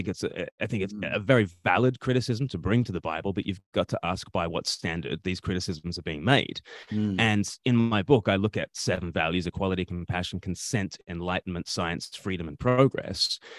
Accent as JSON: {"language": "English", "country": "Australia", "tie": "born or raised there", "moved": "yes", "said": "Well, I grew up in Australia and I had no idea how sweetly Australia smelt until I left Australia"}